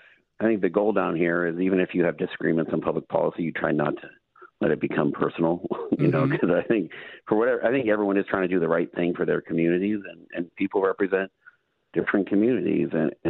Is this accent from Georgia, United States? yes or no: no; Tukwila, Washington, United States; I grew up in Tugwilla, and I know what it's like to live in a city where you have high crime.